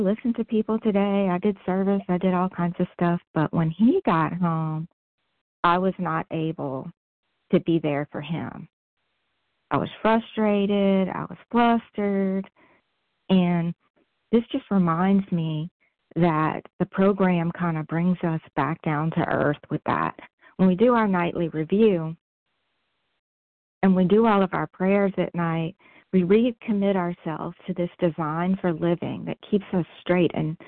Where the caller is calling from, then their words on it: New Orleans, Louisiana, United States; from New Orleans.